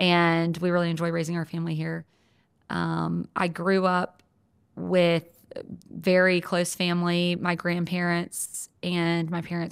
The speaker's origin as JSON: {"language": "English", "town": "Birmingham", "region": "Alabama", "country": "United States", "said": "I'm from Birmingham. Been here most of my life. I spent a short period of time in Washington, D.C. and a little bit of time in New York."}